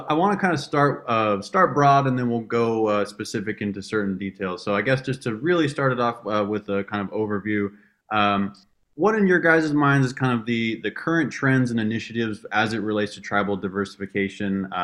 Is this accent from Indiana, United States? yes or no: no; Reno, Nevada, United States; I was born and bred in the land-based industry, commercial industry, growing up in Reno.